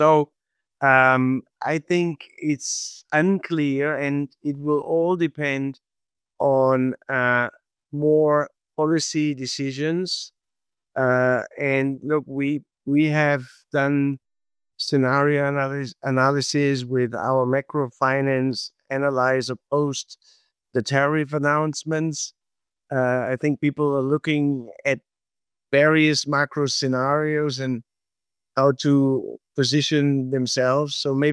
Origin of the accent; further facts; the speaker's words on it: Germany; I'm from Germany